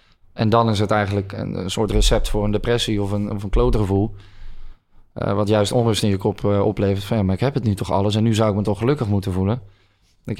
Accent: Hilversum, North Holland, Netherlands; En daarna ben ik voornamelijk opgegroeid in Heideuvel. Dat is een astmacentrum in Hilversum dan.

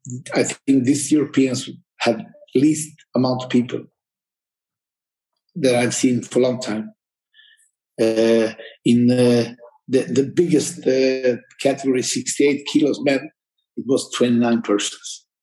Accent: Croatia; also born or lived in Sweden; started in coaching in Sweden, and went back to Croatia because I'm originally from Croatia.

